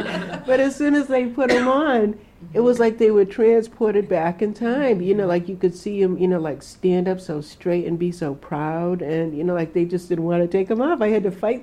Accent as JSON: {"language": "English", "town": "Mashpee", "region": "Massachusetts", "country": "United States", "tie": "born or raised there", "said": "because growing up in Mashpee, you were related to everybody by blood or marriage"}